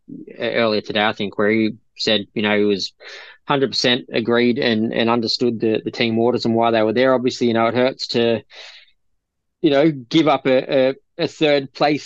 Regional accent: Australia; because you sit there as an Aussie and a Piastri fan, you go boo.

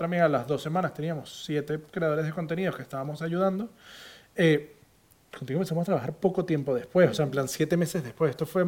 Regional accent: Venezuela; now in Spain; Dani y yo veníamos juntos desde Venezuela.

